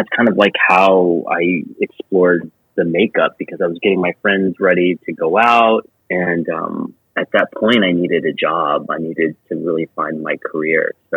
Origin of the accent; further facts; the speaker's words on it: Seattle, Washington, United States; moved away as an adult; I grew up in Seattle in the late 80s, early 90s.